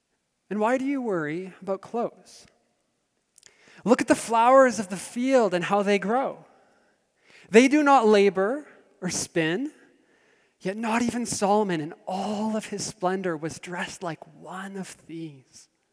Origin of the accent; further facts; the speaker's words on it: Abbotsford, British Columbia, Canada; So I grew up in Abbotsford.